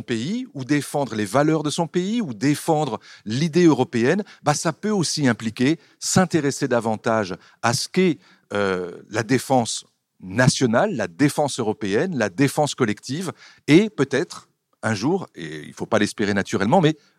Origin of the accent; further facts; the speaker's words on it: France; c'est aussi parce que chez nous en France, il n'y a plus de service militaire depuis 1996